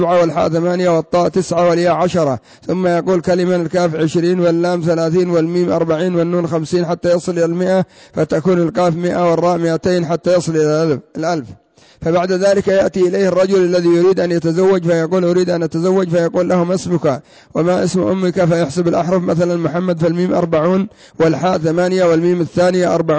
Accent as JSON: {"language": "Arabic", "country": "Yemen", "said": "قوله العراف ويسمى عندنا في اليمن المبشع"}